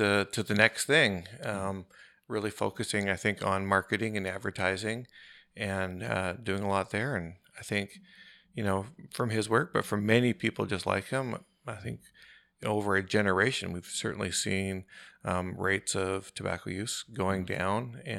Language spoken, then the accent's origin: English; Ottawa, Ontario, Canada; also born or lived in Western Canada; Born out west, but grew up out east. Grew up in Ottawa, which hopefully some of our listeners here know that that is the capi